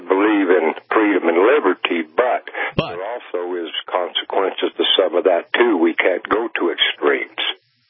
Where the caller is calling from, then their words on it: Four Corners, United States; Well, I'm here out of the Four Corner area. Colorado and New Mexico and them are essentially Democrat states.